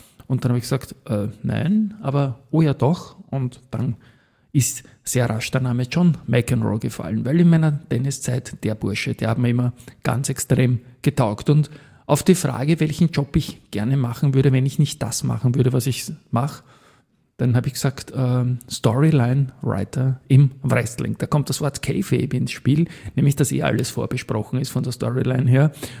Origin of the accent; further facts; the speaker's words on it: Austria; als Österreicher bin ich natürlich ein großer Fan